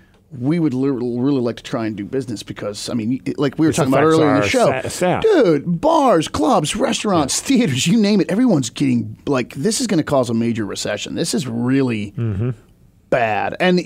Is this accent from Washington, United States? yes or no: yes; Seattle, Washington, United States; I'm from Seattle.